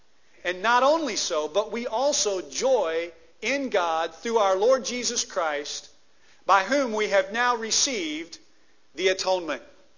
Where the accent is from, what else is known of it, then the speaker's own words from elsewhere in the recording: Lebanon, United States; I was proud to be from my hometown of Lebanon. But that's a different kind of a feeling than I have for America.